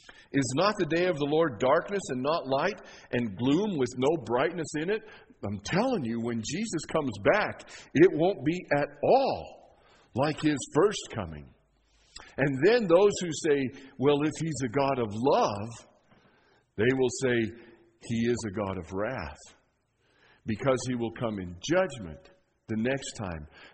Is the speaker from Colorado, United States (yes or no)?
yes; Leadville, Colorado, United States; I had a friend when I was growing up in Leadville.